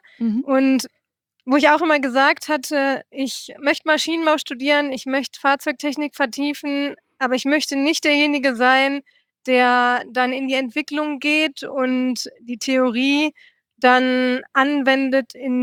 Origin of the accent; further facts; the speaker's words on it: Cologne, North Rhine-Westphalia, Germany; weil ich gebürtig aus Köln komme